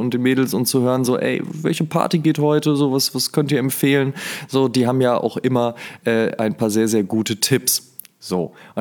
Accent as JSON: {"language": "German", "region": "North Rhine-Westphalia", "country": "Germany", "said": "ich komme ja aus der Nähe vom Ruhrpott, ne? Und dementsprechend ist eigentlich der Weg nach Amsterdam gar kein so weiter."}